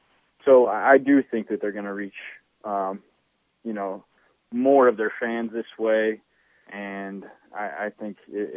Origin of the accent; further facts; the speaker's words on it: Akron, Ohio, United States; I was born and raised in Akron. I still live right outside Akron. I live like probably two football fields from the border of West Akron and Fairlawn.